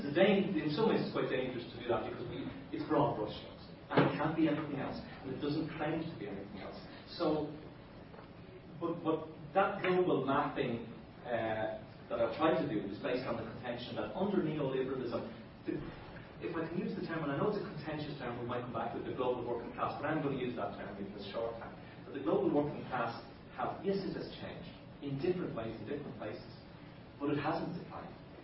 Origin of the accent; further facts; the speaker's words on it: Ireland; I said I was from Ireland